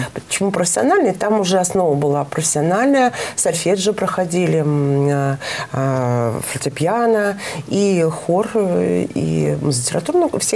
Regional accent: Russia; На нас не смотрели как на семью … армянскую семью, да. Так как мы из России приезжали

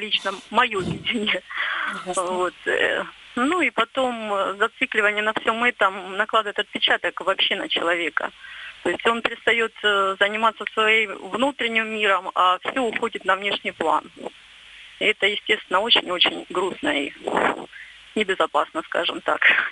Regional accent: Stavropol Krai, Russia; я из Кавказских минеральных вод, Ставропольский край.

